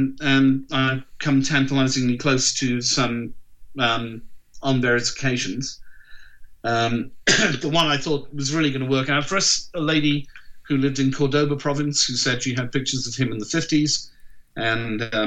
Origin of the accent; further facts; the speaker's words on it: Wales, United Kingdom; I'm not English, by the way, I'm Welsh, which is a big thing for me